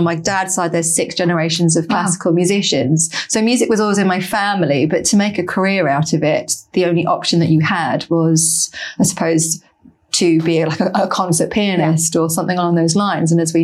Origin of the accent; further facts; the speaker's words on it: East of England, United Kingdom; And I grew up in Norfolk